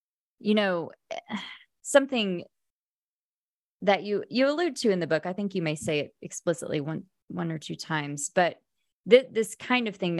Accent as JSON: {"language": "English", "region": "Oklahoma", "country": "United States", "tie": "born or raised there", "said": "Because I grew up in Oklahoma. So read here 12 years of Oklahoma state history, right?"}